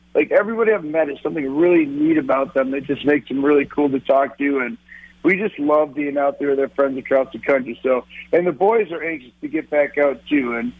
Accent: Minnesota, United States; You know, Paul, I'm from Minnesota.

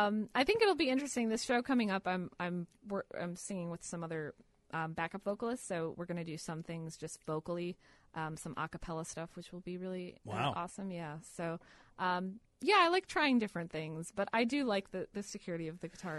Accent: Wisconsin, United States; So I grew up in Wisconsin, and there was a free … show at a mall.

